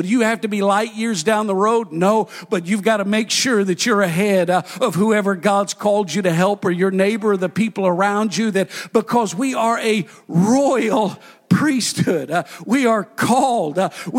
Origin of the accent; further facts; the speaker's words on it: United States; Yes, I'm an American